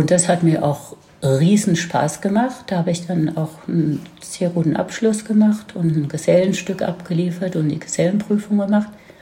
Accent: Baden-Württemberg, Germany; accent: Badisch; ich hatte zwei Geschwister und bin im Land aufgewachsen, in der Nähe von Heidelberg, was man wahrscheinlich auch an meinem Dialekt noch hört.

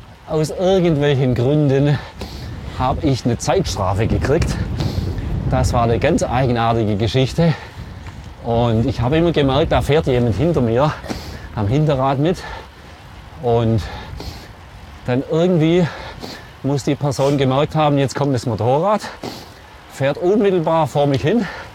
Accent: Germany; Vielleicht sind wir Deutsche da ein bisschen hypervorsichtig.

